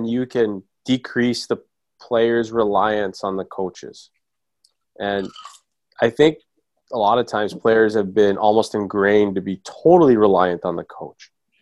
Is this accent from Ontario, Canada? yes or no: yes; Toronto, Ontario, Canada; I grew up in the Toronto area